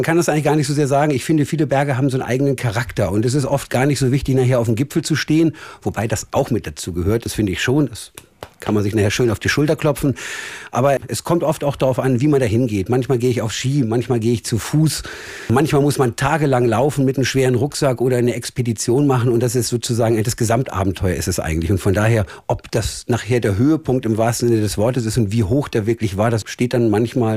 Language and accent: German; Northern Germany, Germany; born there; Und ich muss auch ganz ehrlich sagen, so als gebürtiger Norddeutscher